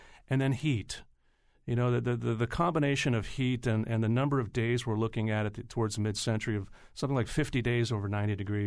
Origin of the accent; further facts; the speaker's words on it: Colebrook, Connecticut, United States; I grew up in Colebrook, Connecticut, which is way up in the northwest corner.